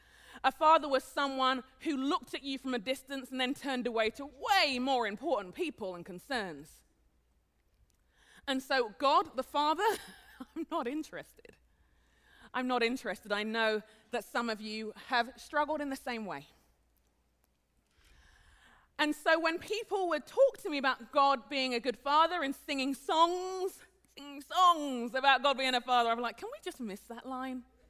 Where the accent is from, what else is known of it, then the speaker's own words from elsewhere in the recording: London, United Kingdom; now in Minneapolis, United States; I'm not from around here. I live in Minneapolis. I am not from Minneapolis either. I grew up in London, in England, and my heritage is Nigerian, so I am both.